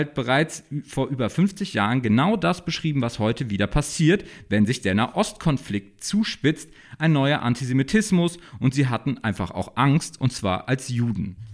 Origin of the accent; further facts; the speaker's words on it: Heidelberg, Baden-Württemberg, Germany; bei uns in Heidelberg, da komme ich her